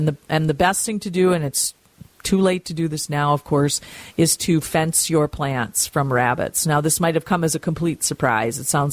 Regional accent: Mound, Minnesota, United States; we will be at Surfside in Mound, my hometown.

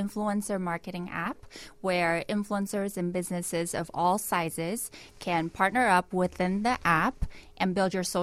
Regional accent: California, United States; also born or lived in Taiwan / New York; now in Chicago, United States; So, California, Taiwan, New York, and now Chicago.

